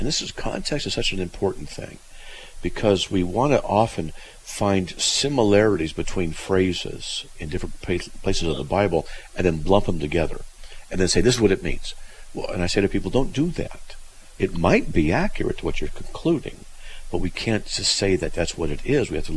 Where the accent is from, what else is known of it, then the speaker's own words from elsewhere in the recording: California, United States; now in Idaho, United States; Yeah, I'm from SoCal, and they moved to Idaho 20 years ago.